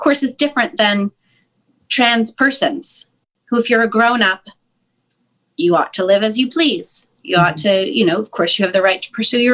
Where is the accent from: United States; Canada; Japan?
United States; Of course, I'm an American. That's like the foundation of our entire country, whether you like it or not.